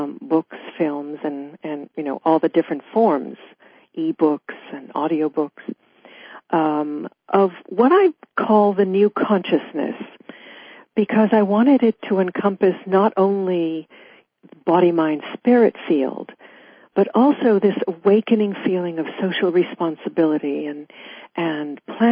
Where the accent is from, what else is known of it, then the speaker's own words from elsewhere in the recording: London, United Kingdom; moved away as an adult; now in Portland, United States; here I am in Portland, Oregon, where I have been for the past just over 10 years. We came from London, England.